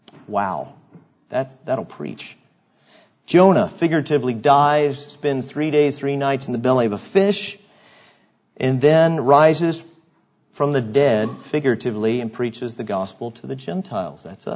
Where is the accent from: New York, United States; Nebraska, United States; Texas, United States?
Texas, United States; I know when I was a kid, I grew up in White Rock Lake area.